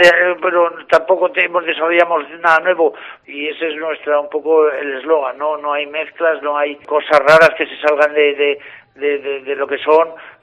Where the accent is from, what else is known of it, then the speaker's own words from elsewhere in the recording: Navarre, Spain; Yo provengo de Navarra, de un espíritu cooperativo